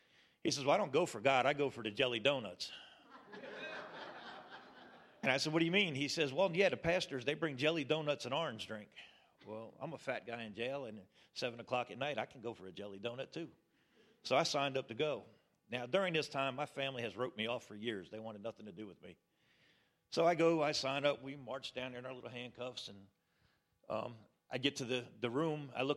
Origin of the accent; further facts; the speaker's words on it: New Jersey, United States; I grew up in New Jersey. I spent 9 years in an outlaw motorcycle club